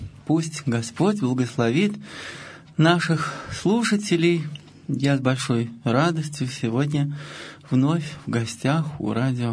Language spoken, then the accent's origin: Russian; Ural, Russia; Чем же мы, уральцы, хуже?